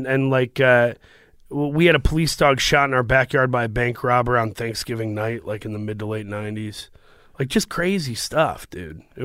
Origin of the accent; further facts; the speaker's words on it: Saginaw, Michigan, United States; I grew up in Saginaw, Michigan, which is by Flint. And I have three siblings, a brother and two sisters.